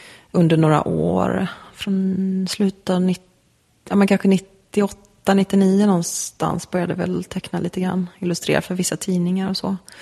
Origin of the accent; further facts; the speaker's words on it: Sölvesborg, Blekinge, Sweden; under min uppväxt i Sölvesborg så hängde jag jättemycket på ett ställe som hette Ungdomshus.